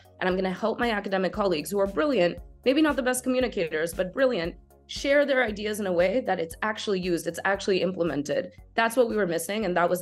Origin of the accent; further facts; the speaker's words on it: Randolph, New Jersey, United States; I'm from Randolph, New Jersey. I like to say I'm from New York City because I thought that sounded so much cooler than New Jersey.